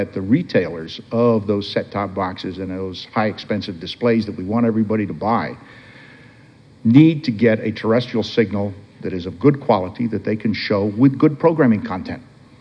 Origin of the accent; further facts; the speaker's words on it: New Jersey, United States; I'm from New Jersey. I'm outside of Philadelphia.